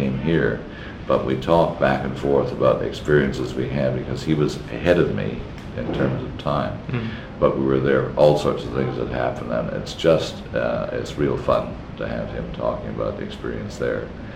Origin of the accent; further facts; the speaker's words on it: Corner Brook, Newfoundland and Labrador, Canada; born there; on the 6th of August, 1940. And I was born in Corner Brook, Newfoundland.